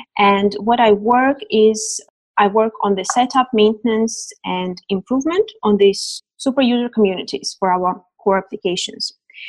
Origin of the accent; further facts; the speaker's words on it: Denmark; I come from Denmark and I work for a large multinational company within the renewables energy sector